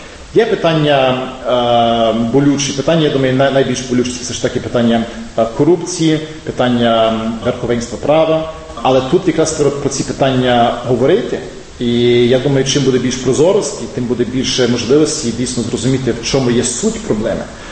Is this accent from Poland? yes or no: no; London, United Kingdom; Я народився в Лондоні, тут ходив в школу, виростав.